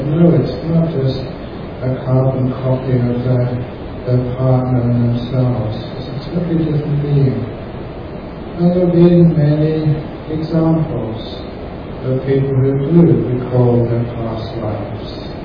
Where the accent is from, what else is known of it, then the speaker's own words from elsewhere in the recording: London, United Kingdom; quite a famous TV personality when I grew up in London.